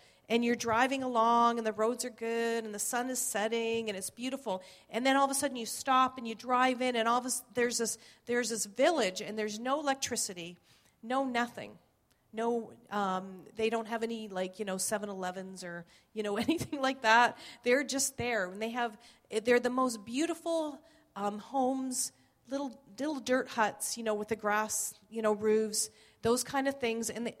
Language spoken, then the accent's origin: English; Toronto, Ontario, Canada; I'm Canadian. I was born in Toronto, so I'm just Toronto, Scarborough. I was brought up in Scarborough and lived there until I got married, and then we moved to Mississauga, and then we moved back to Scarborough for a little while, and then we moved back to Mississauga